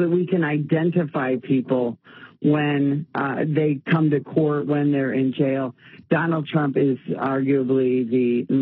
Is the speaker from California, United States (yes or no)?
no; Illinois, United States; I come from Illinois. That's where I was a cop. We arrest our politicians on a regular basis on both sides.